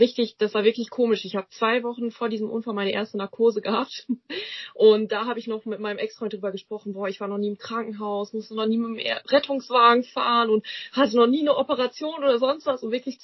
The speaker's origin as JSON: {"language": "German", "town": "Schüttorf", "region": "Lower Saxony", "country": "Germany", "said": "ich bin 20 Jahre alt, mache gerade eine Ausbildung zur Ergotherapeutin. Und ja, ich komme aus Schüttorf. Das ist in Niedersachsen, ganz nah an der niederländischen Grenze."}